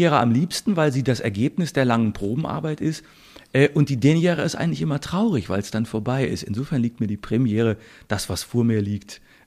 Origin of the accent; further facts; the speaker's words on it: Bad Pyrmont, Lower Saxony, Germany; also in Pyrmont, in meiner Heimatstadt, im Schloss, warum sollen wir da nicht was auf die Beine stellen selber?